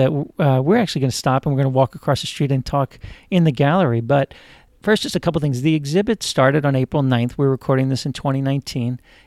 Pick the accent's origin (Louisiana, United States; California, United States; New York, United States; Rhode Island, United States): Louisiana, United States; New Orleans; So I was a teenager, spent a lot of time that summer at the World's Fair. But you're right. And I was away from New Orleans for many years and came back about 8 or 9 years ago.